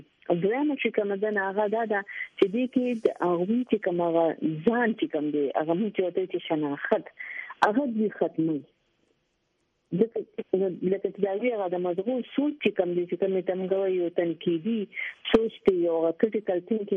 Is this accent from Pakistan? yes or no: yes; Pakistan; زه یو پاکستانی یم زه یو نېشنالیست یم